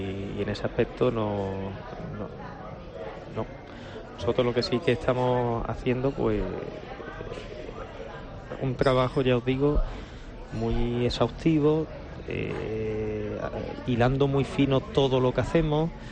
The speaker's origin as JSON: {"language": "Spanish", "town": "Málaga", "region": "Andalusia", "country": "Spain", "said": "La gente que estamos, somos malagueños, malaguistas"}